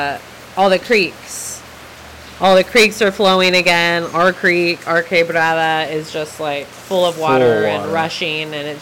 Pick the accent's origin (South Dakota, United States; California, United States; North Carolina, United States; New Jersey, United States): California, United States; this is really specific to us because we're from California, where it only rains in the wintertime. So the only rain we ever are used to was like freezing cold rain.